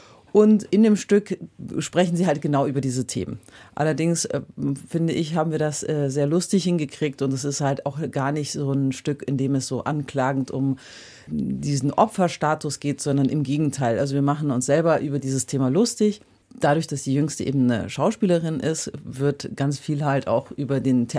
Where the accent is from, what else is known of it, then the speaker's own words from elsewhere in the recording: Berlin, Germany; ich bin in Berlin auch groß geworden.